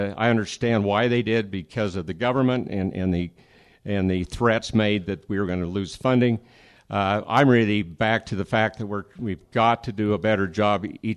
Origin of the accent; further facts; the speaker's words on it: Logan, Utah, United States; I was born and raised in Logan and lived down below the university along the Boulevard area